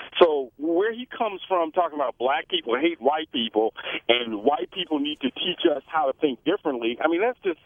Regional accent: Washington, District of Columbia, United States; I grew up in Washington, D.C., which is a predominantly black city.

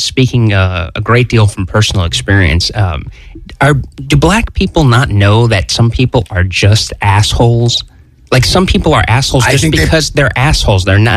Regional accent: Orlando, Florida, United States; I don't know if you know this, but I come from Orlando. I moved about 8 years ago

